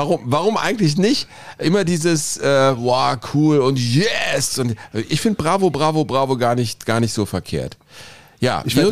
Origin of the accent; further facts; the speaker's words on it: Cologne, North Rhine-Westphalia, Germany; sage ich jetzt mal als Kölner.